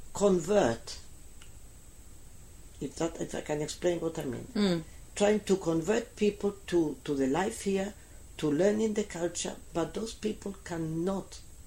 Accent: Gibraltar; born there; I mean, we are British passport. I don't consider myself English. I have a British passport because I was born in Gibraltar.

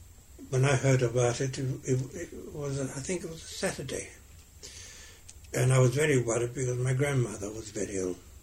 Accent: Gibraltar; born there; a British subject, a child of the Empire, if you like, who was born in Gibraltar, have a Gibraltarian culture and Jewish background.

